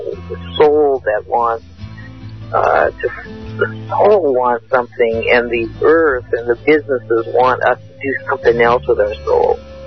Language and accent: English; Canada; I'm a Canadian, I'm not an American